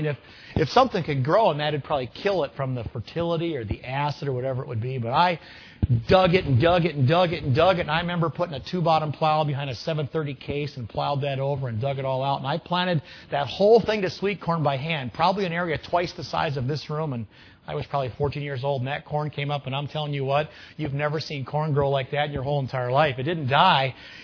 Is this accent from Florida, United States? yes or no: no; Pennsylvania, United States; also born or lived in Minnesota, United States; when we lived in Minnesota, I grew up in Pennsylvania, we lived in Minnesota